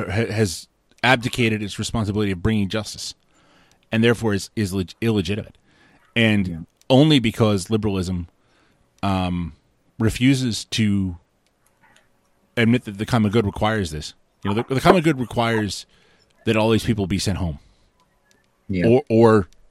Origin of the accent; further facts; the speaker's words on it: United States; I'm an American